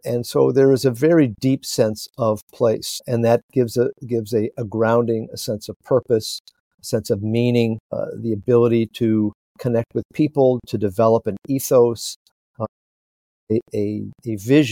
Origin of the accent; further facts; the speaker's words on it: Chicago, Illinois, United States; So I grew up here in Chicago, and I've lived essentially within a mile radius of the circumference has been about a mile radius.